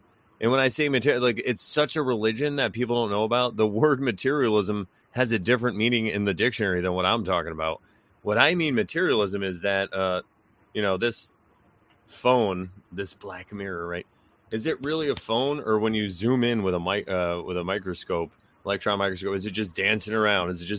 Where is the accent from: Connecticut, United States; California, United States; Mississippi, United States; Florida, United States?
Connecticut, United States; it's like I grew up in Connecticut, and I don't know if it's because we were close to New York City, but not exactly New York or what, just this proximity.